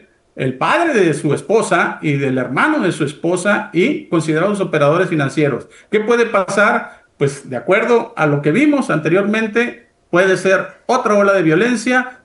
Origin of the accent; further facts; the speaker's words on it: Escuinapa, Sinaloa, Mexico; born there; en el sur de Sinaloa, en Escuinapa, que es donde yo nací.